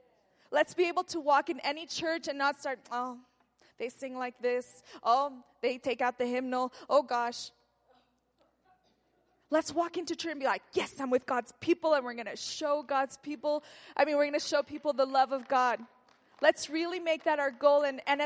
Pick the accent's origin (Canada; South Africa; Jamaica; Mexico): Mexico; accent: Mexican; My Mexican accent came out.